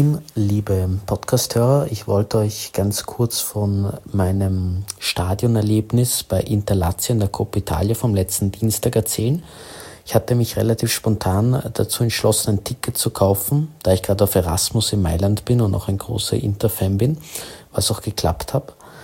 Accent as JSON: {"language": "German", "country": "Austria", "said": "da ich als Österreicher großer Arnautovic-Fan bin"}